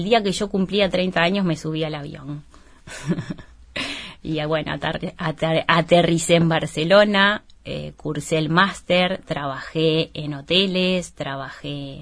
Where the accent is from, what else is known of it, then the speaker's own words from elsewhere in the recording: Uruguay; now in Spain; todo lo que aprendí en Uruguay. Con toda esta... ¿Viste cómo somos los uruguayos?